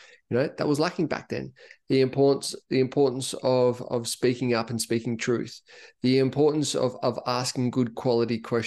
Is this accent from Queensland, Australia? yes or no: no; Sydney, New South Wales, Australia; growing up in Sydney, mum, dad, two sisters at the time, another sister was coming.